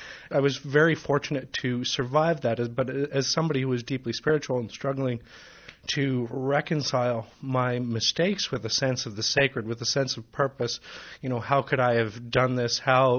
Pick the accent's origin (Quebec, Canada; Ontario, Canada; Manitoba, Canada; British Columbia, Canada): Manitoba, Canada; grown up Christian in a very, you know, strict Dutch Calvinist kind of fashion because half my family is Dutch. I grew up in Manitoba.